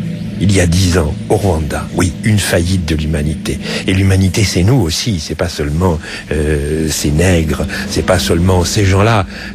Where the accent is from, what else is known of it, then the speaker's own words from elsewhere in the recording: France; Et nous en avons été témoins en tant que humanité et aussi en tant que Français.